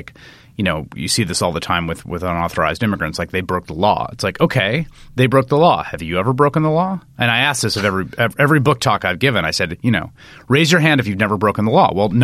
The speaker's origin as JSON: {"language": "English", "region": "New York", "country": "United States", "tie": "born or raised there", "said": "I grew up in New York in the Bronx in the 80s and 90s."}